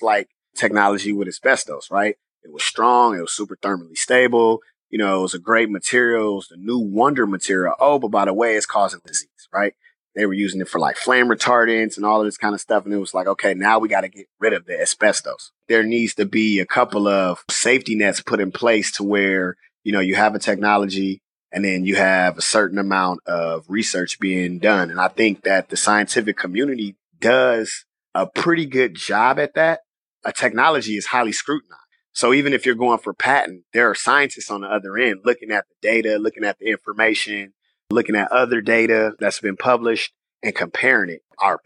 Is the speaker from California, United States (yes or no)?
yes; Richmond, California, United States; Cutting Boulevard, the south side of Richmond. And I've been there until I came here to go to college. And I'm not from Wakanda. I'm from Richmond.